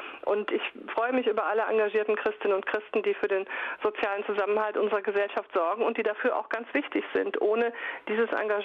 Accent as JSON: {"language": "German", "region": "North Rhine-Westphalia", "country": "Germany", "said": "Ich komme aus Nordrhein-Westfalen. Bei uns im Ruhrgebiet"}